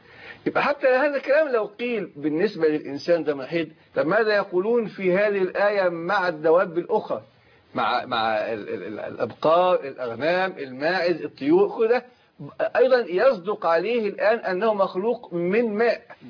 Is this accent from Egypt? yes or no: yes; Egypt; كعرب أو كمصري أنا